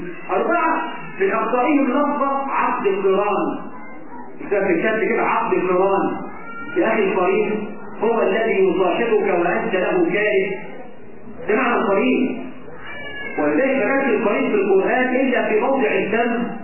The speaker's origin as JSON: {"language": "Arabic", "country": "Egypt", "said": "إحنا كمصريين"}